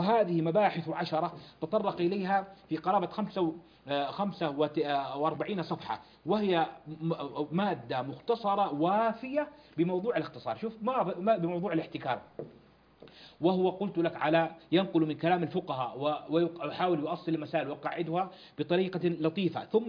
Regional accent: Saudi Arabia

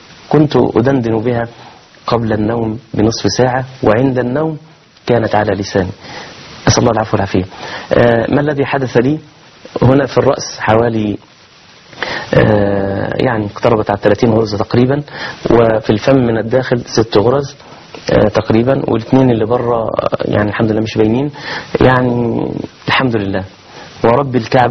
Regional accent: Mansoura, Dakahlia, Egypt; now in 10th of Ramadan City, Egypt; أنا من المنصورة لكني أسكن في العاشر من رمضان

